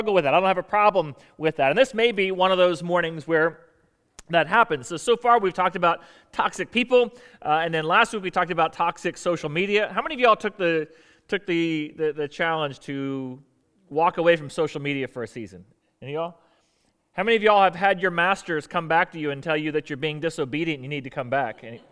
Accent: Florida, United States; I grew up in Florida, so I was always a Dolphin fan, but also liked the Bucks.

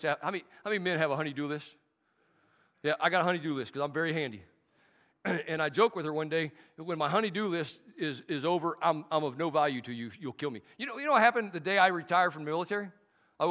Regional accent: Arkansas, United States; I used West Virginia earlier. I'm from Arkansas. I'm from Arkansas. We got no branches there. We all related.

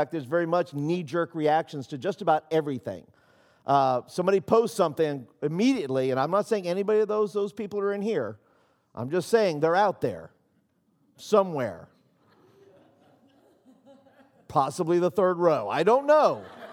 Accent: New York City, New York, United States; moved away; I grew up in New York City. I lived and moved to Vero Beach, Florida, where I also gave my heart to the Lord at this same camp

